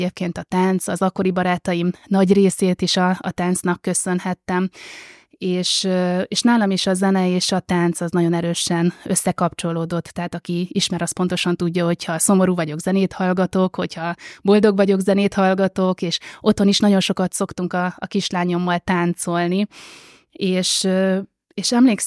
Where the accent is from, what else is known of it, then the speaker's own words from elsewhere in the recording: Hungary; now in Budapest, Hungary; Egyébként én egy közel 2000 fős településről származom, úgyhogy tényleg sokkolóan hatott, amikor először Budapestre felköltöztem